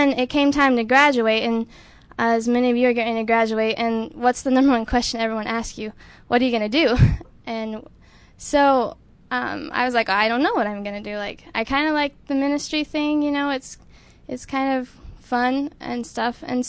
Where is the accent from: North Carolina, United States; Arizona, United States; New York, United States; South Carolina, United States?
North Carolina, United States; I'm from North Carolina.